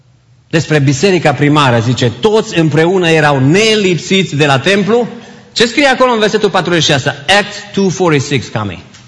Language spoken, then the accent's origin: Romanian; Romania; Pentru noi ca români, și I don't, no offense la nimeni, dar pentru că suntem majoritatea dintre noi români, pentru noi biserica este o oază, dacă vreți, de românism.